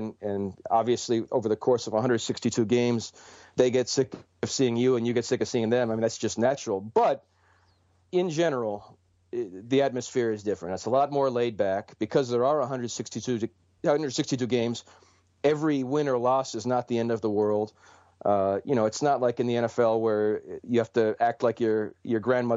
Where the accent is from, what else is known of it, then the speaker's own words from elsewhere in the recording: Cleveland, Ohio, United States; I mean, Detroit reminds me a lot of Cleveland, which is my hometown, where I'm from.